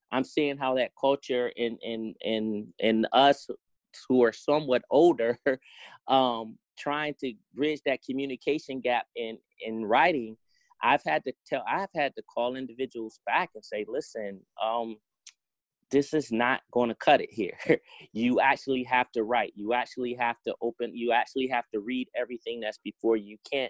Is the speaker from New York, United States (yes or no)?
no; Detroit, Michigan, United States; I'm from Detroit originally, as my bio says.